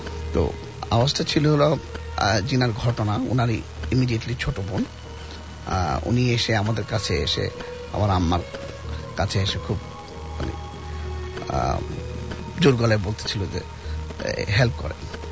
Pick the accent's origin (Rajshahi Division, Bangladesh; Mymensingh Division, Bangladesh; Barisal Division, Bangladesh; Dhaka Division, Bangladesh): Dhaka Division, Bangladesh; Dhaka; এবং এটা মতিঝিল কলোনি, আমি যেখানে বড় হয়েছি।